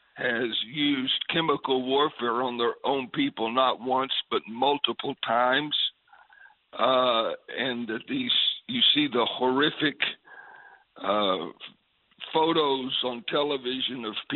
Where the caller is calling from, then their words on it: Lynchburg, Virginia, United States; I'm in Lynchburg, Virginia.